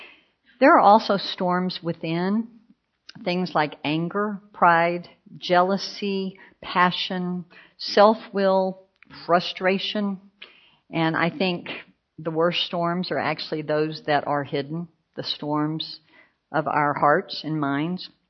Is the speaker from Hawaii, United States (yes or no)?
no; Texas, United States; I'm from Texas, and we have big thunderstorms in Texas.